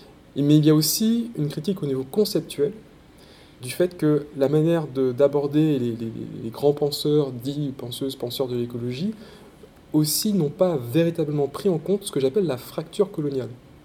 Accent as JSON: {"language": "French", "country": "Martinique", "tie": "born or raised there", "said": "Donc moi, je suis martiniquais, j'ai grandi en Martinique"}